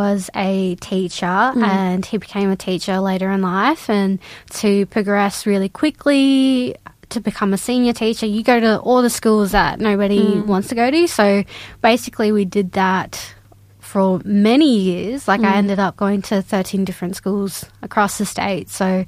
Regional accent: Albany, Western Australia, Australia; From, you know, Narrajin to Ngawangara up to Albany connection.

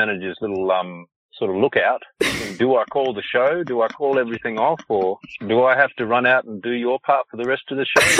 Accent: Albany, Western Australia, Australia; And because I grew up in Albany, I remember going and learning to swim a place

